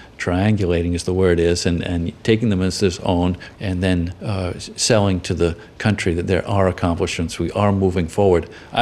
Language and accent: English; Rhode Island, United States; In Rhode Island, my home state, Governor Almond.